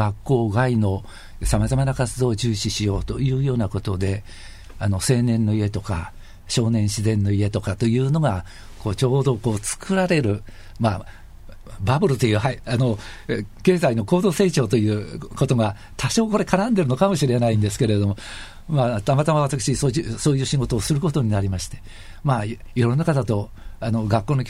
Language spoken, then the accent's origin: Japanese; Shizuoka, Japan; 私だけが静岡県の出身 でしかも一番年齢が若いから